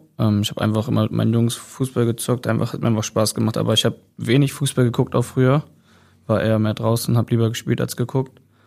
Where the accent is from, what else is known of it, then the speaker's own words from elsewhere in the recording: Seehausen, Saxony-Anhalt, Germany; Da habe ich auch meine Jugend verbracht. Das ist so das Nächste dran, da wo ich genau herkomme.